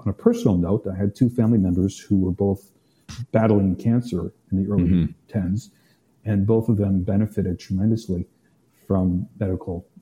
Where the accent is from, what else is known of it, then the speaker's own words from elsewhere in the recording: United States; I'm an American.